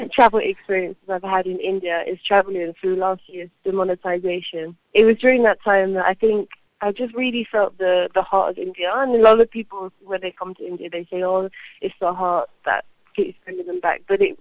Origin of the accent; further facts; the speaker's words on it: United Kingdom; I'm British national and I've last year just with my backpack. I landed in Mumbai